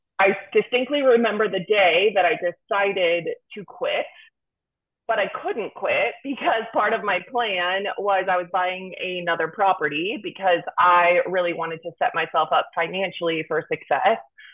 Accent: Midwest, United States; I'm from the Midwest, so a lot of my friends had kids in their 20s from back home.

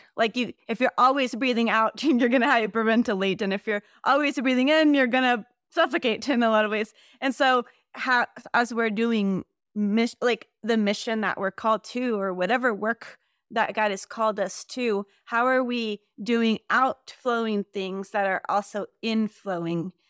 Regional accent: Costa Rica; now in United States; I'm originally from Costa Rica, and Jeremy's originally from Pennsylvania. And my family moved from Costa Rica to Pennsylvania as missionaries to the U.S.

